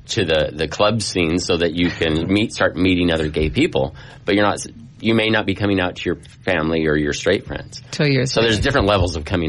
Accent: California, United States; Well, I grew up on the Central Coast.

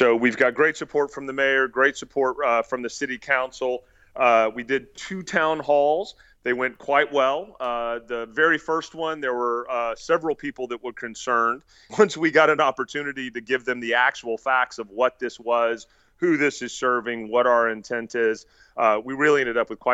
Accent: Texas, United States; I'm a Texan, and Texans need to take care of Texans.

